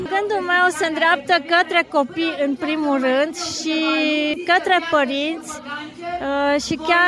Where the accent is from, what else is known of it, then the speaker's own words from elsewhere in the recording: Caransebeș, Caraș-Severin, Romania; din Caransebeș.